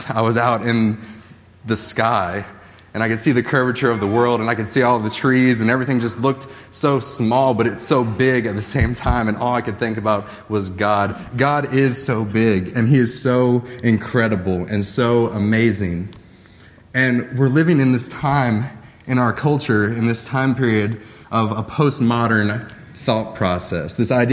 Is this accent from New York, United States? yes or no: no; Kentucky, United States; We're both from Kentucky. We grew up kind of knowing each other since we were about 10.